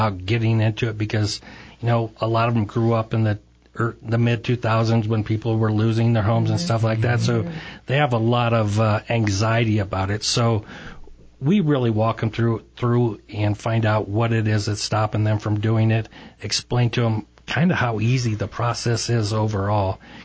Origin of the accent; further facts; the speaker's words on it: Iowa, United States; now in Prescott, United States; I grew up in the Midwest in Iowa, and I've been out here for 23 years and raised my kids.